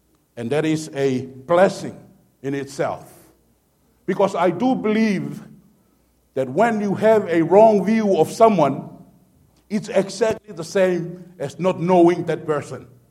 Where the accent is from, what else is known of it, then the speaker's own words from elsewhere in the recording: Tonga; English is a second language; now in Arizona, United States; I'm from Tonga, and sometimes I pronounce things, and I will try it three times, but it's still wrong.